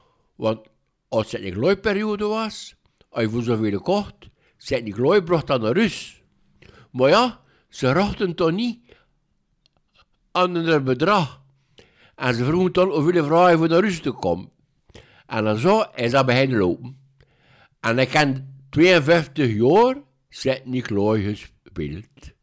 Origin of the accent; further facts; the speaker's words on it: Bruges, West Flanders, Belgium; Ja, ik ben echte Bruggelink.